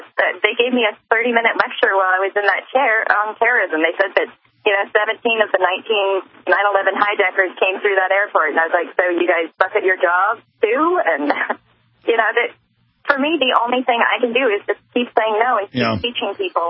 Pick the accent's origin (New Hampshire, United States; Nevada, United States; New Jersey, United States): New Hampshire, United States; I don't know if you've heard of the 420 celebrations in my hometown now in New Hampshire